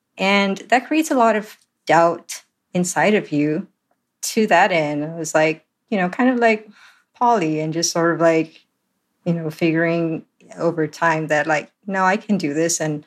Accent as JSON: {"language": "English", "country": "Singapore", "said": "I'm originally from Singapore"}